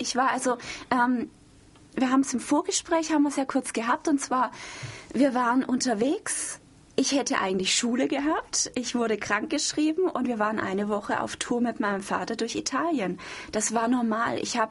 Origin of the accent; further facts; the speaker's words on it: Stuttgart, Baden-Württemberg, Germany; Ich bin auf Künstlerszene aufgewachsen. Ich bin in Stuttgart aufgewachsen, in der Liststraße. Das ist so die Verlängerung der alten Weinsteige, wo die Zacke noch hoch und runter fährt. Und ja, das war ein richtig schönes Künstlerviertel.